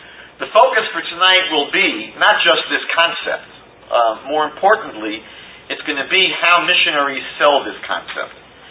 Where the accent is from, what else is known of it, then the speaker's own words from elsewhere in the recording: Fair Lawn, New Jersey, United States; And I went to my home my hometown library in Fairlawn, New Jersey